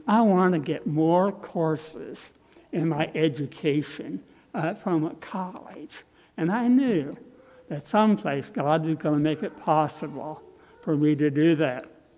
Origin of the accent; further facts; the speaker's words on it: Indiana, United States; Lord Naylor of Indiana, my home state, sent me a certificate of ministry